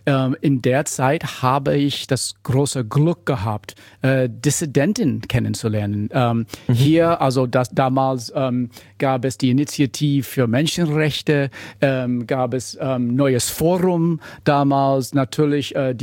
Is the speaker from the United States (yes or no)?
yes; United States; German is a second language; moved away as an adult; now in Berlin, Germany; in dem Jahr 89 mein Diplom bekommen habe in den USA, bin Amerikaner.